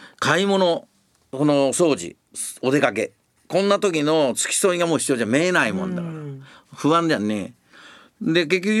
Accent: Tokyo, Japan; born there; 東京にその僕は前あの東京の生まれだって話前かしで

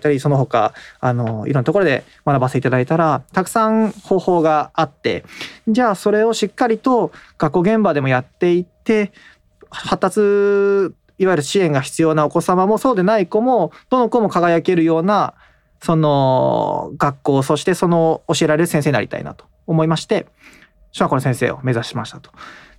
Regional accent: Towada, Aomori, Japan; also born or lived in Hachinohe; now in Shizuoka, Japan; 青森県八戸市で生まれました。はい、でそこから十和田市で育ちまして、18年間は青森県十和田市で過ごしました。

